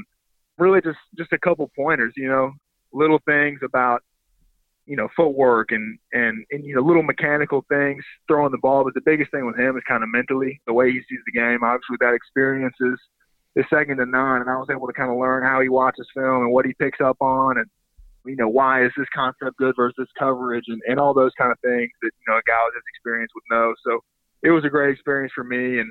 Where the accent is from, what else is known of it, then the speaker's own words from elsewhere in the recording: Chattanooga, Tennessee, United States; growing up in Chattanooga, the Southern Conference was always extremely competitive